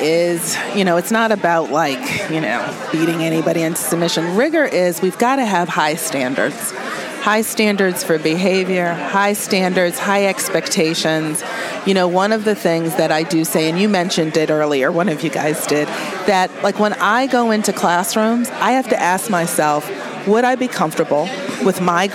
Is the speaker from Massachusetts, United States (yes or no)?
yes; Boston, Massachusetts, United States; now in Baltimore, United States; I come from Boston where nobody, you know, you call there, you call the mayor by the first name.